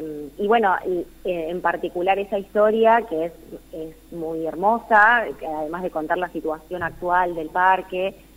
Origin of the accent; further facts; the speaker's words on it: Rosario, Santa Fe, Argentina; que yo soy de Rosario